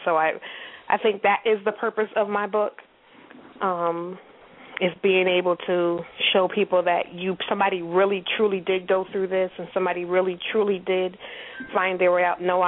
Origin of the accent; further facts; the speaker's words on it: Massachusetts, United States; now in Richmond, United States; No. We've been here a year. I'm from Massachusetts.